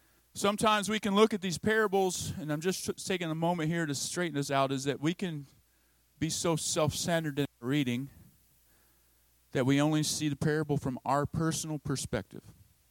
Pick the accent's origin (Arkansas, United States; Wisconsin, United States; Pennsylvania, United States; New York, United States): Arkansas, United States; accent: Midwestern; When I was growing up in the church, I know I have a sort of a Midwestern accent, but I'm really a Southerner. In Arkansas, Southern church